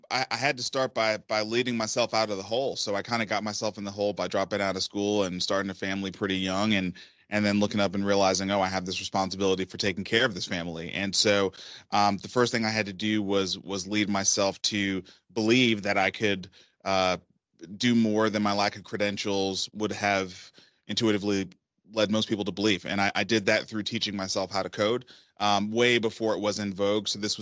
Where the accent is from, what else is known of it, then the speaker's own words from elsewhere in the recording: Brooklyn, New York, United States; It was my first sport growing up in Brooklyn, New York.